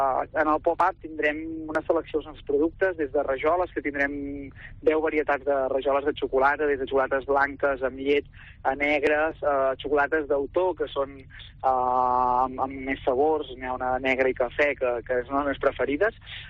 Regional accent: Vic, Catalonia, Spain; que nosaltres som de Vic, som molt de Vic

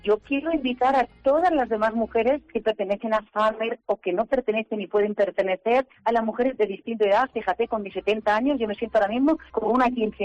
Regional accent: Almodóvar del Campo, Castilla-La Mancha, Spain; Pues mira, acabo de cumplir 70 años y soy de Almodóvar del Campo.

